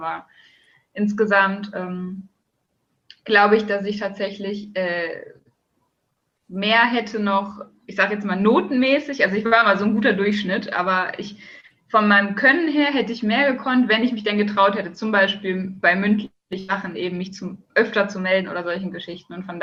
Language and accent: German; North Rhine-Westphalia, Germany; ich bin auf dem Dorf aufgewachsen, so ungefähr 20, 30 Minuten von Düsseldorf entfernt.